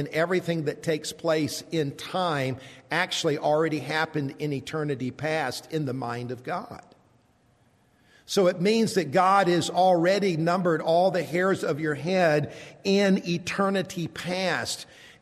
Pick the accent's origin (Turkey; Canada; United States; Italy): United States; Columbia, South Carolina; also born or lived in Athens, Georgia; And then when we were 3 years old, we moved from Athens, Georgia. My little sister, Rossi, had been born. And we picked up and we moved to Columbia, South Carolina. And that's where I grew up.